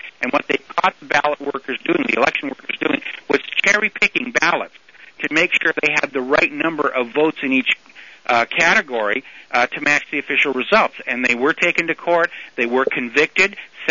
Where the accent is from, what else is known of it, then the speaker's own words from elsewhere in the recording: New Hampshire, United States; now in Hawaii, United States; even though I grew up in New Hampshire, as you know, I live in Hawaii right now